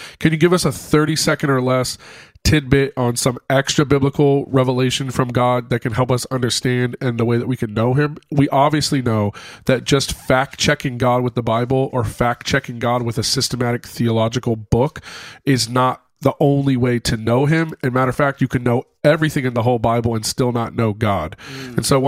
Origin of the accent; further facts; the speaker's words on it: California, United States; I'm from Southern California.